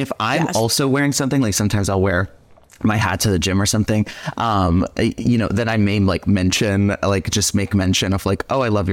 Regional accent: Pennsylvania, United States; moved away; also born or lived in Texas; And then when I moved to Texas from Pennsylvania growing up, and like heard of the Circuit of the Americas in Austin, right?

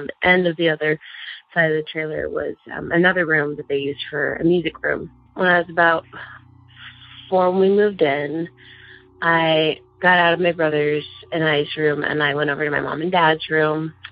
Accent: South Dakota, United States; I'm from South Dakota

